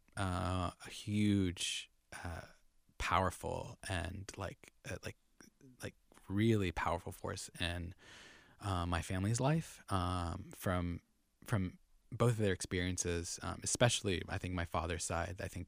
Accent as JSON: {"language": "English", "town": "Lyndhurst", "region": "New Jersey", "country": "United States", "tie": "born there", "said": "I was born in Lyndhurst, New Jersey, which is like kind of like a bridge and tunnel folk outside of Manhattan, you know, little small towns"}